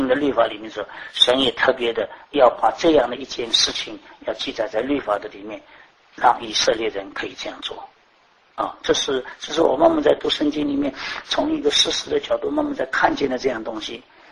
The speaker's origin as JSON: {"language": "Chinese", "country": "China", "said": "我们中国人很搞这套东西的，不是这样吗？"}